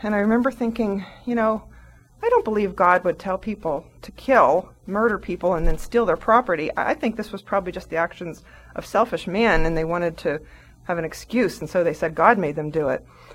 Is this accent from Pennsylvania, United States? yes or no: yes; Plum, Pennsylvania, United States; I was raised Methodist, and I grew up in Plumborough, which is an eastern suburb of Pittsburgh.